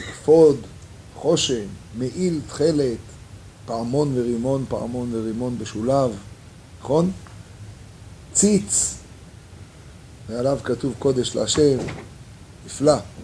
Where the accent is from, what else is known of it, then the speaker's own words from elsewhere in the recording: Jerusalem, Jerusalem District, Israel; אני הרי תינוק שנשבע, אני גדלתי ברחביה